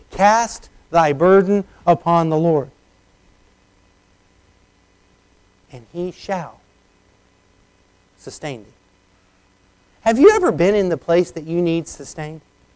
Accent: United States; I was raised in the United States. I love my country.

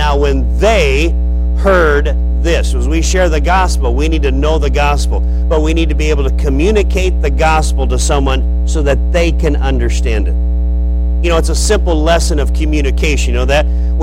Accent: Nebraska, United States; You folks are in the Bible Belt. I'm from Nebraska. We're not in the Bible Belt.

